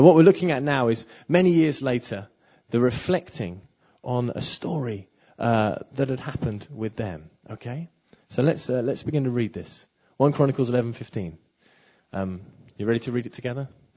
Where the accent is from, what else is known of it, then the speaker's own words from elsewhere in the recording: London, United Kingdom; I'm a Londoner.